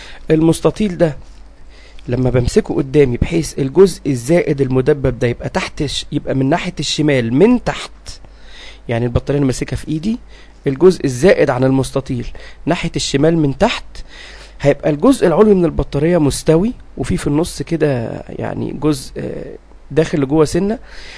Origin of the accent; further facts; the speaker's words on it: Egypt; بس احنا عندنا في مصر للأسف ما بنشتغلش بنظام التلات مداخل، بنشتغل بالنظام الأوروبي.